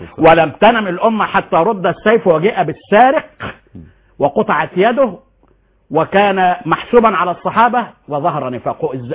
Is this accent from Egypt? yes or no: yes; Egypt; انا كمصري